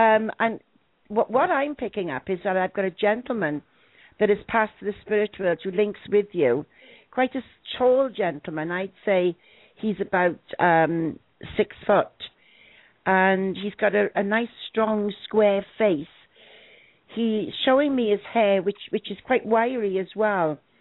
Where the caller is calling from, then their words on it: California, United States; I'm from California.